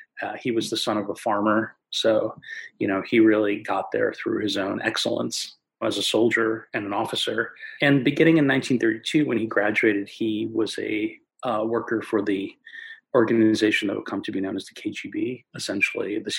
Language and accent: English; Moscow, Russia; I grew up in the country that was known then as the Soviet Union. And of course, part of the, I grew up in Moscow. My maternal grandparents lived in Lithuania in a city called Vilnius. And my paternal grandfather lived in Ukraine